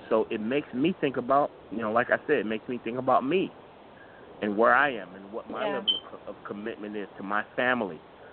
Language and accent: English; Chicago, Illinois, United States; I'm from Chicago, as are you.